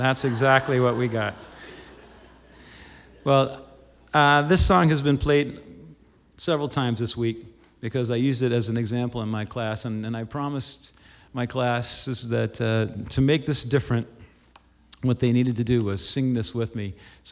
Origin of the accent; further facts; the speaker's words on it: the South, United States; I grew up in the South.